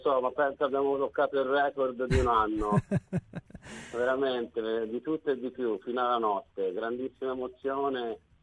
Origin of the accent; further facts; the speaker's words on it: Viareggio, Tuscany, Italy; born there; io sono anche nato a Viareggio, ma mio padre è della Sicilia